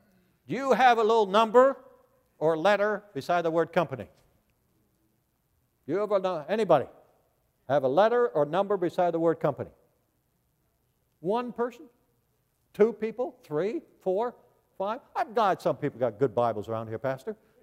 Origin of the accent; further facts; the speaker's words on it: Netherlands; I was born in Holland. I'm Dutch.